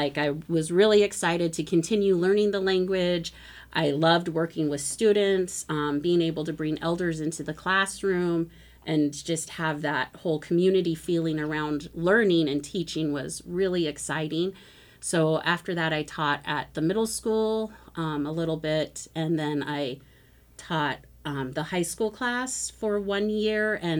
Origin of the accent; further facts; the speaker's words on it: Juneau, Alaska, United States; Because I grew up in Juneau, and it was just once a week, or not once a week, once a year for 2 weeks